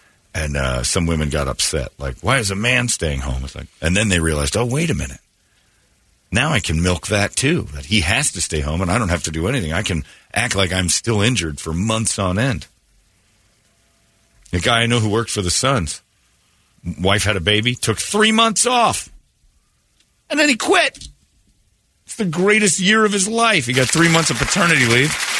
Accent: Indiana, United States; This is a story I laughed at, too, because this is from my home state in Indiana.

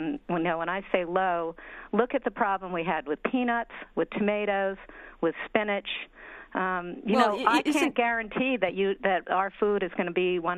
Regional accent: New York, United States; I grew up on Long Island, and for people out there, they might remember

